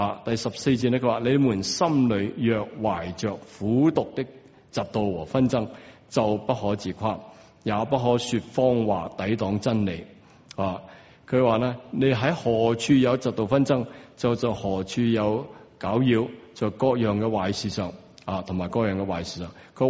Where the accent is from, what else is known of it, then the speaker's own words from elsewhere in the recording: China; 我们中国人有个成语说呢一言呢可以兴邦